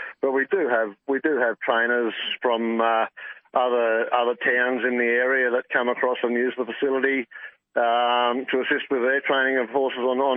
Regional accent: Glen Innes, New South Wales, Australia; Well, mate, I'm born and bred in Glen Innes.

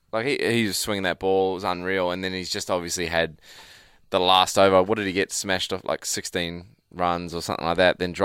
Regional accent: New Zealand; I'm as a Kiwi, I'm proud.

